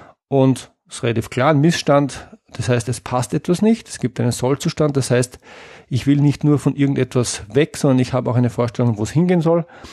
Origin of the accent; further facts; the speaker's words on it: Austria; ich komme aus Österreich und lebe in Wien.